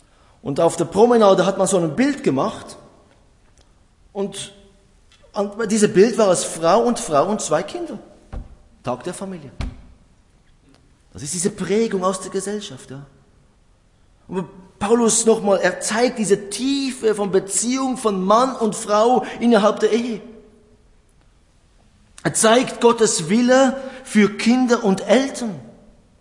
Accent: Switzerland; Ich glaube, dass bei uns in der Schweiz, wir verlieren teilweise diese geistliche Verständnis

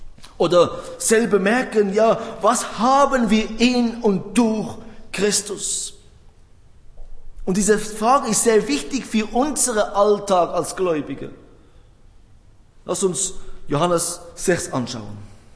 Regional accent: Switzerland; Ich weiß, bei uns in der Schweiz, 28 Grad, wunderbar, da gehen wir alle schwimmen, ja.

